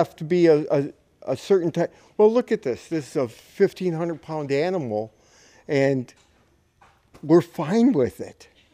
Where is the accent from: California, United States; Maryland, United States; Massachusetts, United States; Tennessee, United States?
Maryland, United States; Chesapeake City; I'm from Chesapeake City, Maryland.